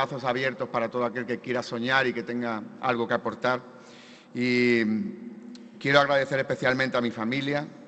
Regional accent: Madrid, Community of Madrid, Spain; Todo esto yo creo que me convierte en un buen madrileño

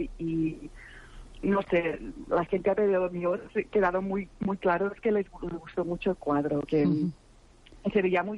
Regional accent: Barcelona, Catalonia, Spain; moved away; Yo soy de Barcelona originalmente. Sí. Yo vuelvo muchas veces y me encantaría hacer algo en España.

